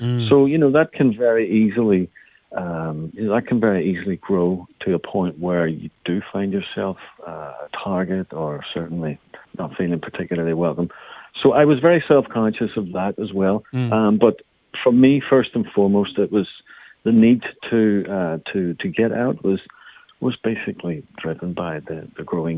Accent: Ireland; okay, as an Irish citizen, you can go to the French embassy.

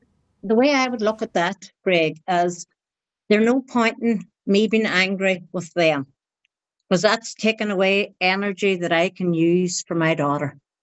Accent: Ulster, Ireland; now in Strabane, United Kingdom; I'm from Donegal originally, but living in Strabane.

